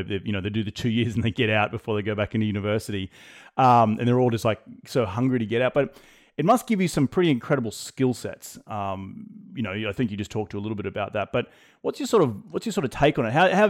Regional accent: Australia; now in United States; growing up in Australia

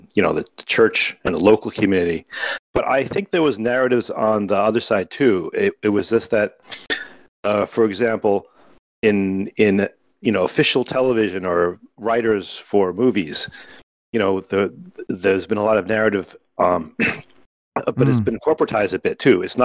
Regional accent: San Jose, California, United States; I'm from San Jose.

